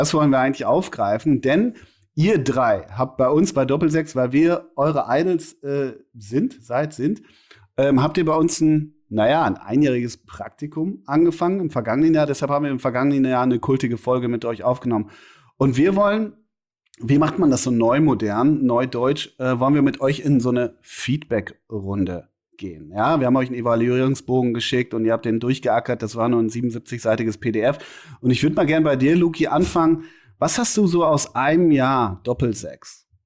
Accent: Münster, North Rhine-Westphalia, Germany; in der Halle Münsterland, in Münster, in meiner Heimat

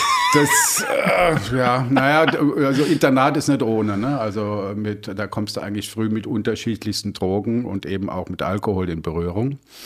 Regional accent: Landau, Rhineland-Palatinate, Germany; now in Berlin, Germany; Gebürtig bin ich aus der Pfalz, aus Landau und da auch in einer Weinbaufamilie väterlichenseits aufgewachsen.

